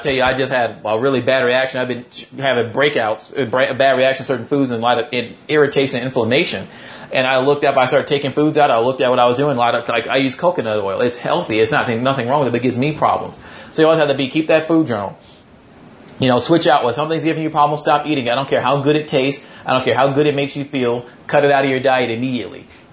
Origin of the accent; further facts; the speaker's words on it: Mississippi, United States; I didn't grow up rich. I grew up dirt poor. I had nothing. I grew up in Mississippi. It's like the lowest, poorest state in the nation.